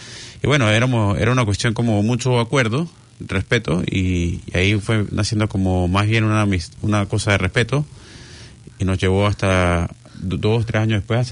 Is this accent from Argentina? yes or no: no; Venezuela; now in New Zealand; yo soy caribeño, soy venezolano